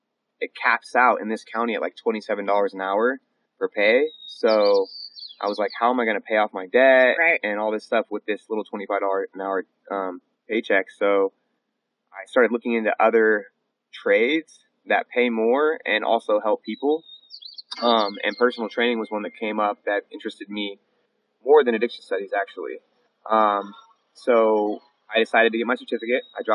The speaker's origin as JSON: {"language": "English", "town": "Humboldt", "region": "California", "country": "United States", "tie": "born or raised there", "said": "I was born and raised here in Humboldt, and I was raised by a single mother."}